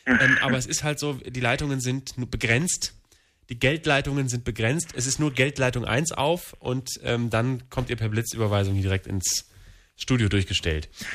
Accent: Vaihingen, Baden-Württemberg, Germany; Und ich bin aus Vaihingen in Baden-Württemberg und hier ist es am allerschönsten.

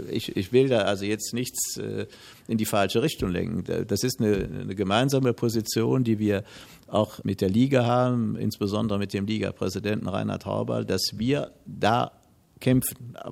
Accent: Düsseldorf, North Rhine-Westphalia, Germany; in Städten wie Frankfurt und Düsseldorf, wo ich herkomme

